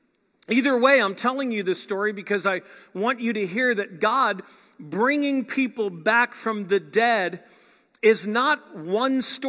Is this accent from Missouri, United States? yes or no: yes; St. Louis, Missouri, United States; I grew up in St. Louis where we'd have pretty harsh winters, and we were on frozen lakes all the time, skating and sledding and playing